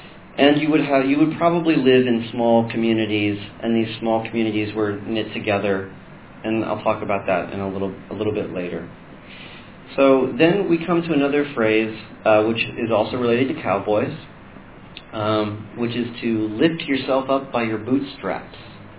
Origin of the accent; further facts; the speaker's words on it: United States; But we do believe it. I can tell you as an American.